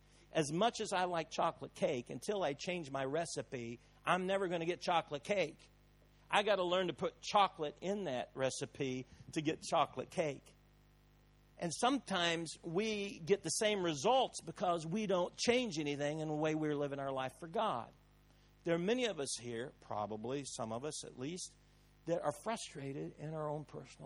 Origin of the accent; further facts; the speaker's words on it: United States; since I'm from America originally, I can talk about Barack Obama, the president of the United States.